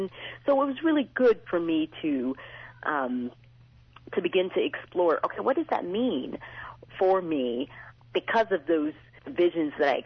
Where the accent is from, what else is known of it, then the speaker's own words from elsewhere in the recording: the South, United States; it really is a story of just my growing up in the South and my vision for diversity